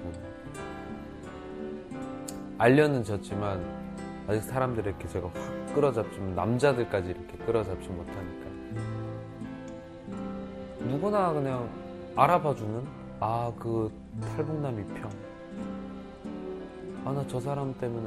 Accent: North Korea; now in South Korea; 저는 그냥 고향이 북한인 똑같은 사람이에요.

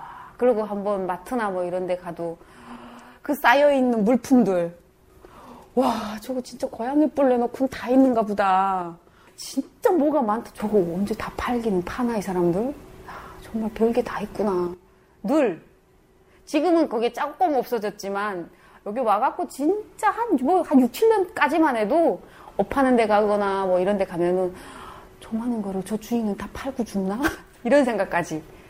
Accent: North Korea; now in South Korea; 저희는 북한 사람이라고 이제 온 지 얼마 안 되는 진짜 얼마 안 됐어

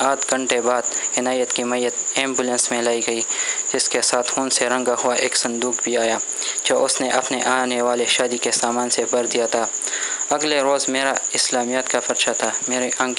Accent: Peshawar, Khyber Pakhtunkhwa, Pakistan; اور عمر 22 سال ہے، جو پیدائش سے اب تک اپنے شہر پشاور میں گزر رہا ہے.

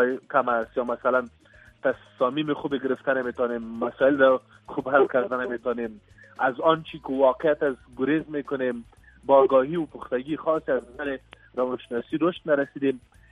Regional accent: Afghanistan; به عنوان یک افغان که در افغانستان زندگی میکنم و چند دهه است تا بگیم که عمرم در نبود صلح گذشت،

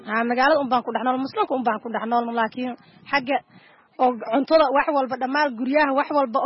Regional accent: Middle Juba, Somalia; waxaan ka imaaday jubbada dhex xag beer ka hoosaan ka imaaday

